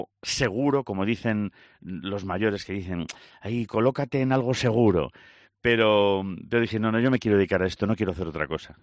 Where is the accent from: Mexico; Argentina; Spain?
Spain; Salamanca, Castile and León; also born or lived in Lugo; yo nací en Lugo, pero me crié en Salamanca y ahora ya digo, nacido en Lugo y con corazón zamorano, porque es que todo lo que me hace feliz es de esta provincia.